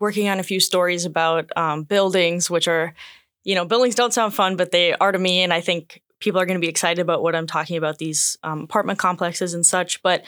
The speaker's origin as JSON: {"language": "English", "region": "Minnesota", "country": "United States", "tie": "born or raised there", "also_born_or_lived": "Montana", "moved": "as an adult", "lives_now": "Juneau, United States", "said": "Yeah, I'm from Minnesota, born and raised till I was 18. And then I went to Montana and I got my BFA in journalism."}